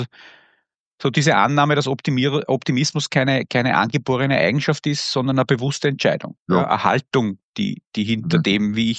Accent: Austria; Ö3 hört man bei uns in Österreich, denke ich, ganz viele.

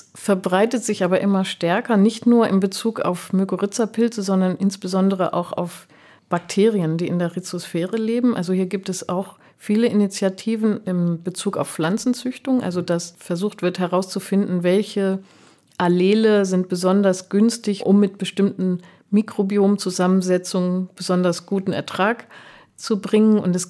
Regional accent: Munich, Bavaria, Germany; ich bin als kleines Kind in München aufgewachsen.

